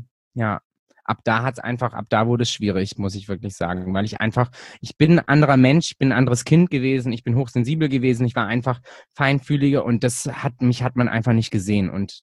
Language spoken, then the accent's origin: German; Hechingen, Baden-Württemberg, Germany; ich bin hier in Hechingen aufgewachsen, meine Oma ist Urhechingerin, meine Mutter ist Schwäbin und so weiter und so fort.